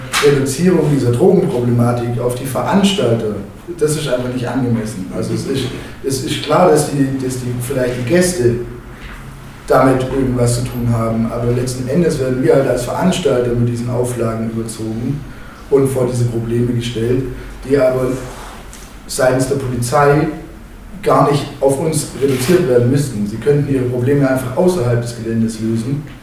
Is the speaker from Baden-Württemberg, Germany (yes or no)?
yes; Baden-Württemberg, Germany; ich selber komme von der Schwäbischen Alb, aber uns ist Reutlingen auch wichtig.